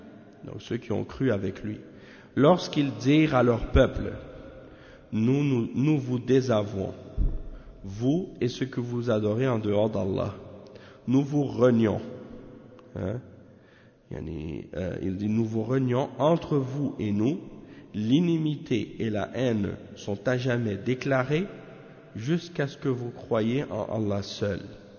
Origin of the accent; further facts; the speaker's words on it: Montreal, Quebec, Canada; born there; je suis né au Canada, je suis né ici à Montréal, j'étais dans le kufr, j'étais dans le christianisme et Allah m'a guidé à l'islam